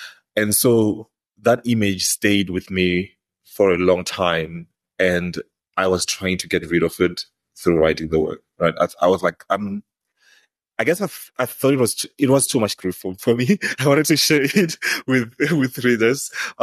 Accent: Tzaneen, Limpopo, South Africa; I'm from Limpopo, Tzaneen, and I come from this community called Mbamamichisi, right?

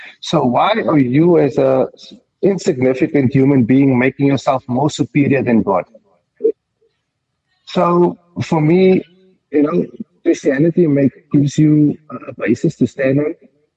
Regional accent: South Africa; born there; I'm a South African born baby.

